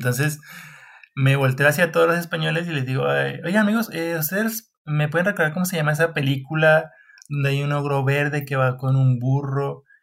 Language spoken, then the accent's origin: Spanish; Colombia; now in Spain; yo soy de Colombia y pasa igual, somos muy, muy parecidos.